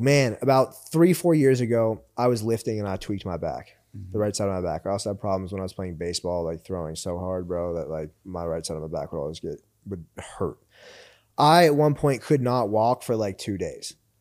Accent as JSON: {"language": "English", "town": "Pittsburgh", "region": "Pennsylvania", "country": "United States", "said": "So then obviously, you know, we're from Pittsburgh and like mm-hmm. we network very well."}